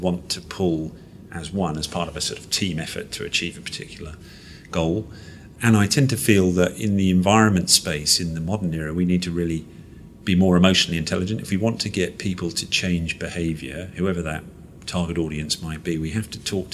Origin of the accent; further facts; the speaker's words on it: Malaysia; I grew up in Malaysia as a kid.